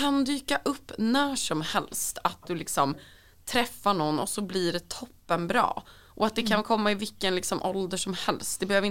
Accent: Östersund, Jämtland County, Sweden; Jag är från Östersund.

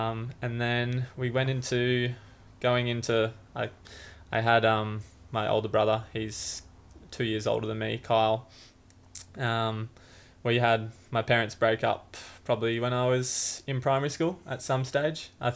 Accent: Banora Point, New South Wales, Australia; But yeah, born in Tweed Heads, grew up in Benora Point, had both my parents, all living in Benora Point.

